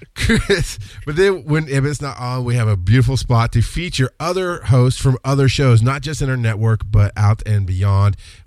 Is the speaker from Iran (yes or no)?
no; Australia; I'm Australian, so of course I am.